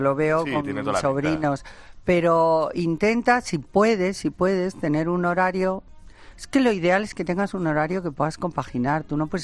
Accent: Spain; Si yo no soy francesa, si soy española

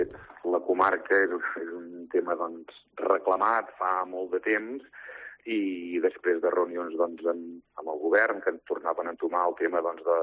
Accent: Prats de Lluçanès, Catalonia, Spain; si parlo, per exemple, com el meu poble, Prats de Lluçanès

